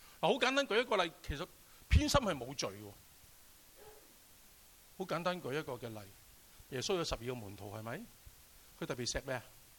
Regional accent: Hong Kong; 啊，類似我哋香港人

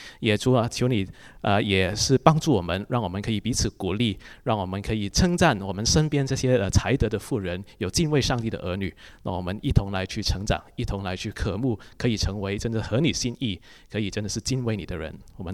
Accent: Hong Kong; 我们在香港长大的，每一年就会看一次这个香港小姐

